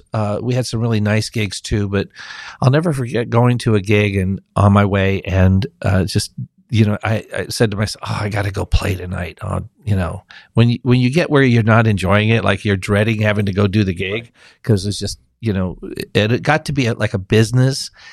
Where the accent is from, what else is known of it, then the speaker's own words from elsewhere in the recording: North Carolina, United States; also born or lived in Denver, Colorado; I'm from North Carolina, but I was living out in Denver, Colorado